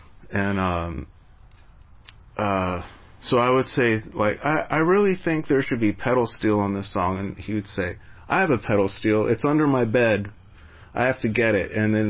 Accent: Los Angeles, California, United States; I remember when I was a kid growing up on the West Side, it would rain for like 3 or 4 days straight.

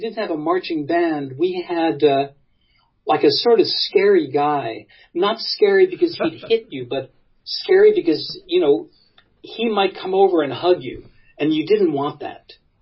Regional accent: Manhattan, New York, United States; I grew up in Manhattan. I grew up Midtown.

